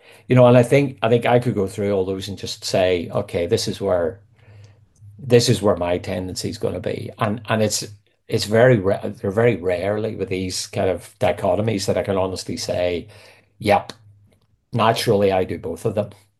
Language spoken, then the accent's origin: English; Northern Ireland, United Kingdom; I mean, you asked at the start, I'm very thankful that I grew up in Northern Ireland.